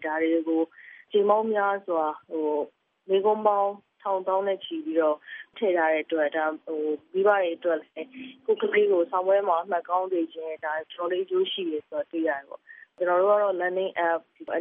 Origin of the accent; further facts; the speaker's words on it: Yangon, Yangon Region, Myanmar; ကျွန်တော်ဆိုရန်ကုန်မှာပဲမွေးရန်ကုန်မှာပဲကြီး